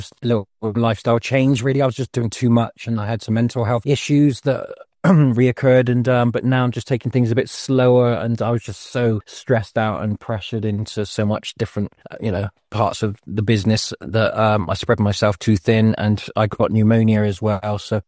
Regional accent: Bristol, South West England, United Kingdom; also born or lived in Denmark; Just moved back from Denmark to England, back to Bristol, where it's my hometown.

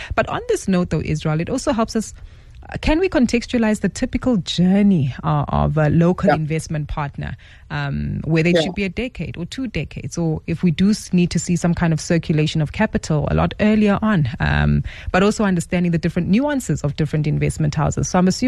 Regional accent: South Africa; I guess what's also important to take away for us as South African consumers

